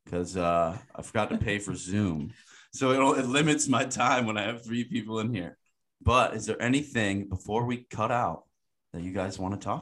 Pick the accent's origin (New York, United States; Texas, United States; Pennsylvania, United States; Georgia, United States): New York, United States; Watertown; after being stationed at Fort Drum and then growing up in Watertown